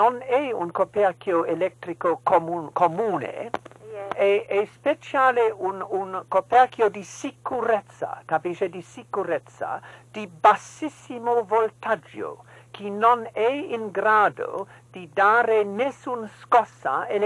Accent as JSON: {"language": "English", "region": "England", "country": "United Kingdom", "said": "I'm half German and therefore connected with things that go on in Germany. I'm basically English and I live near Windsor."}